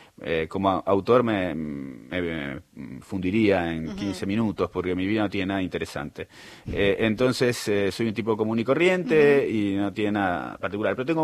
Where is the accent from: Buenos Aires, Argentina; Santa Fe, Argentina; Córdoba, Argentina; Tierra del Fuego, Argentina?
Buenos Aires, Argentina; born there; el barrio donde yo nací, Pompeya